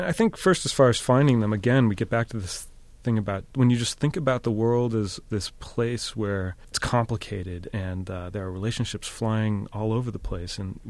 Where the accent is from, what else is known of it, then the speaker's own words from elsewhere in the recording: Buffalo, New York, United States; I guess I mentioned I grew up in Buffalo, and Buffalo was hurting at the time, and Bethlehem Steel Plant in Lackawanna was shutting down, and the city was really worried about its future.